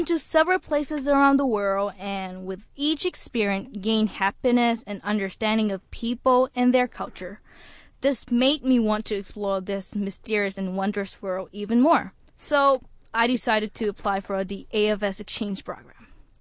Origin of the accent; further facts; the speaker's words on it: Bangkok, Thailand; So, as a young girl growing up in Bangkok, I used to read and collect a Japanese series of comic books